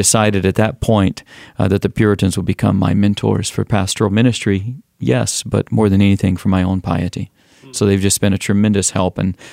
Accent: Alabama, United States; I grew up in Alabama with my mother and my stepfather

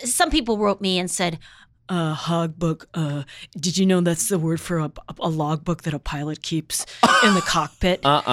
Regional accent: Minnesota, United States; I was born here. I grew up in Minnesota

